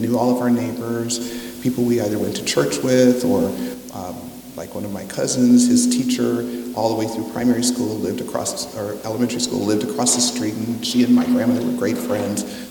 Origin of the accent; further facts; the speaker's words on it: Los Angeles, California, United States; So I was born in Los Angeles. I grew up in the home where my mother had grown up, in a working class neighborhood of people who were teachers and postal workers.